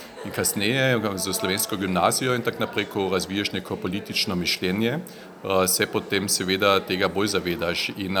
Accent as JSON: {"language": "Slovenian", "region": "Carinthia", "country": "Austria", "said": "jaz nisem pravi Korošec, ker pač sem koroški Slovenc."}